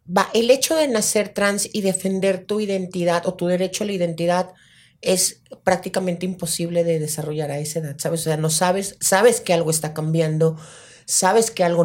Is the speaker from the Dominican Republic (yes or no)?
no; Mexico; Soy de la Independencia. Nací en la colonia Independencia, nací, crecí en la colonia Independencia. La mayor parte de mi vida, solamente un lapso durante la primaria, estuve fuera de la colonia